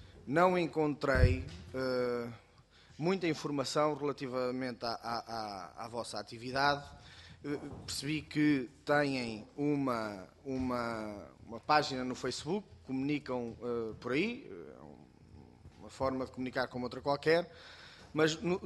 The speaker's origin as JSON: {"language": "Portuguese", "region": "Centro", "country": "Portugal", "said": "Eu, quando sou aveirense, sou do distrito de Aveiro"}